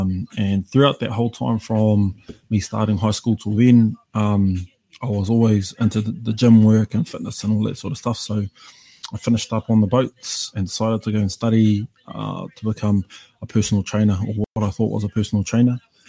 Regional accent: Flaxmere, Hawke's Bay, New Zealand; I'm from Flaxmere in Hawke's Bay, so I'm from the centre of the universe, otherwise referred to as 879. A little bit more of a background as to myself. I grew up out in Flaxmere, started my schooling here, so I went to Peterhead Primary.

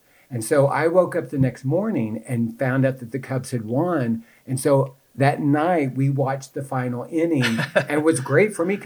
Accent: Texas, United States; You know, in my family, we're from Texas.

